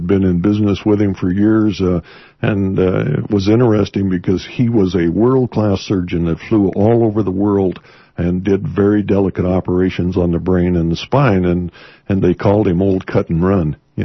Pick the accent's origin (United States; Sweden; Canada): United States; Montana; But remember, I'm from Montana.